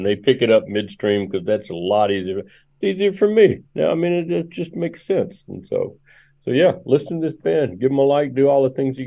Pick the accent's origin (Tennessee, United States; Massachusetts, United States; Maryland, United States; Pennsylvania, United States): Tennessee, United States; Memphis; I grew up in Memphis, and I grew up playing drums in a racially mixed gospel band, right?